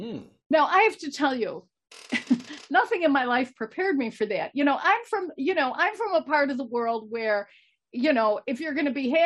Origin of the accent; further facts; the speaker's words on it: Chicago, Illinois, United States; Well, listen, you can tell by my accent. I'm from Chicago. I'm from the Midwest.